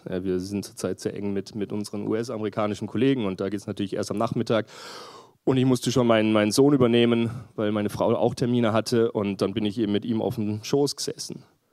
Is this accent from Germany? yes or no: no; Linz, Upper Austria, Austria; also born or lived in Vienna; ihr habt es eh schon gehört, bin Psychologe, bin aus Linz, war aber vorher in Wien.